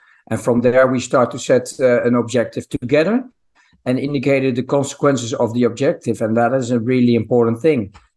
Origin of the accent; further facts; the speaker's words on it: Netherlands; So listen, I'm from the Netherlands and the Netherlands, we are really down to earth.